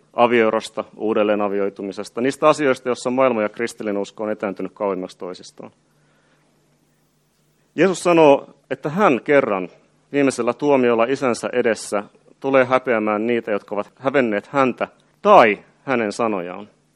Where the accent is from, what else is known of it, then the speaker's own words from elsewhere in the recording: Pori, Satakunta, Finland; Mä itse tuun Porista